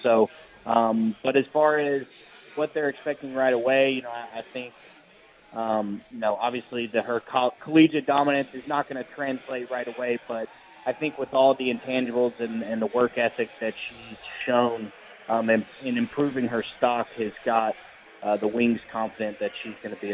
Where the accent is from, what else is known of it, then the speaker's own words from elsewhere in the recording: Knoxville, Tennessee, United States; and I come from Knoxville